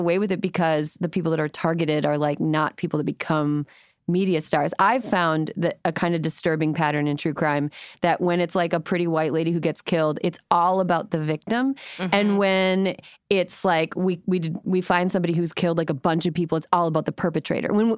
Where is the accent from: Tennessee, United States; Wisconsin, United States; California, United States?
Wisconsin, United States; They're Eastern Wisconsin. I'm from Western Wisconsin.